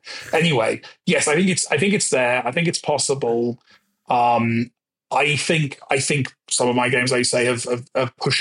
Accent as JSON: {"language": "English", "region": "South of England", "country": "United Kingdom", "accent": "generic Southern English", "said": "Well, even I don't have one, and I'm half Welsh, so"}